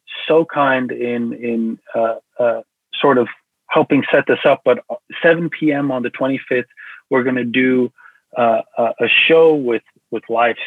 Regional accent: South Africa; I'm originally from South Africa.

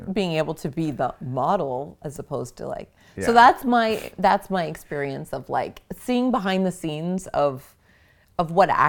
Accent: Niagara-on-the-Lake, Ontario, Canada; So my dad was a graphic designer. He's retired now. And we grew up in Niagara on the Lake.

